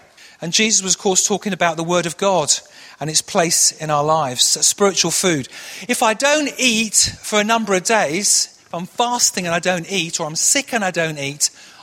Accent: Manchester, North West England, United Kingdom; accent: northern; now in London, United Kingdom; I grew up in Manchester. Sometimes just a little bit of that northern twang comes out, but I made a big effort to drop my northern sound when I became a school teacher, because I was a school teacher down here in London

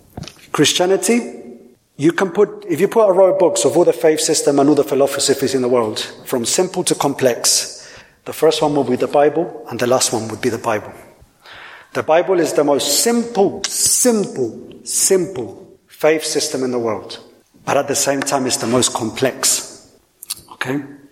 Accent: Colombia; now in United Kingdom; And we're from Colombia. We went to Colombia, so part of Colombia is in the Caribbean

